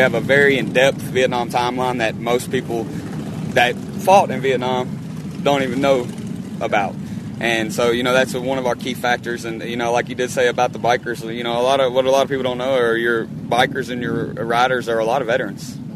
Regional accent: Tyler, Texas, United States; I'm from Tyler, Texas.

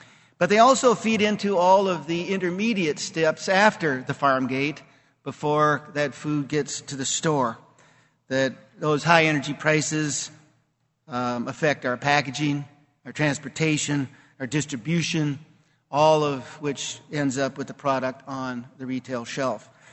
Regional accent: North Dakota, United States; You know, I'm from North Dakota, so it's always nice to see trees and things like that.

